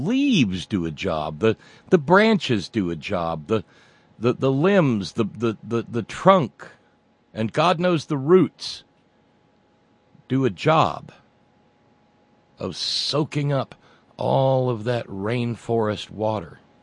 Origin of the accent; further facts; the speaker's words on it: Clendenin, West Virginia, United States; Just a few miles from here, my hometown of Clendenin has been totally wiped out.